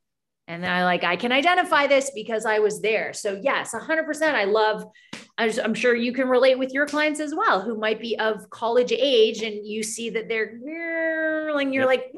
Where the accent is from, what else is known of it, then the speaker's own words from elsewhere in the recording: Canada; now in United States; I'm originally from Canada and nobody ever thinks as that as like a different nation. But I immigrated from Canada to the US.